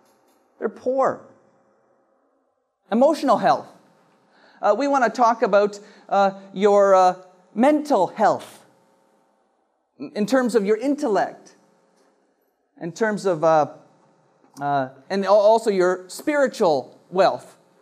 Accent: Canada; because as a Canadian, I benefit from you paying your taxes.

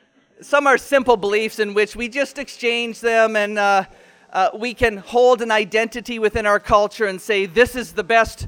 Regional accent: Canada; born there; I have Canadian citizenship. In fact, I was born in Canada. But really, when you think about it, I'm not really from here.

